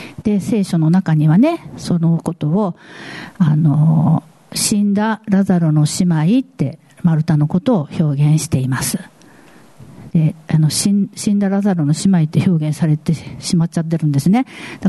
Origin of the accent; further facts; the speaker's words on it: Tanegashima, Kagoshima, Japan; accent: Tanegashima dialect; 私なんか種ヶ島の出身なんでね、種ヶ島弁だと